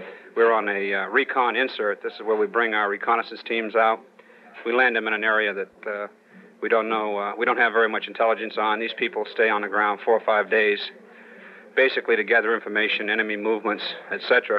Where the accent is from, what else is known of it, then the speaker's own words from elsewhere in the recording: Hinsdale, New Hampshire, United States; I'm from Hinsdale, New Hampshire right now. That's where my mother lives at this time.